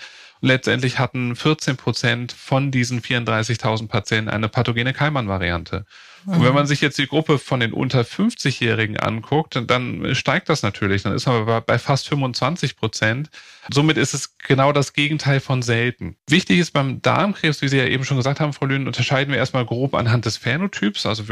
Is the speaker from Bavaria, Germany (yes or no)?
no; Bonn, North Rhine-Westphalia, Germany; Und ich komme aus Bonn